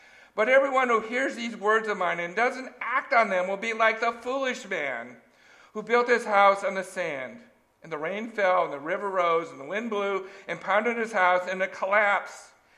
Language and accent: English; California, United States; I grew up in California.